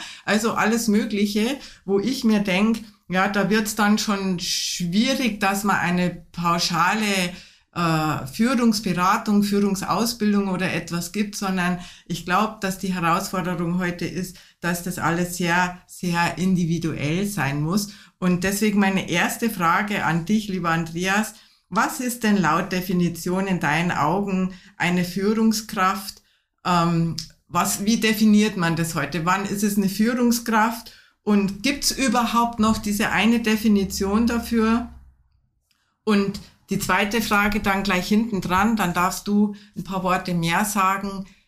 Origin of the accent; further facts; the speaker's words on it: Bavaria, Germany; Ich bin aus Bayern.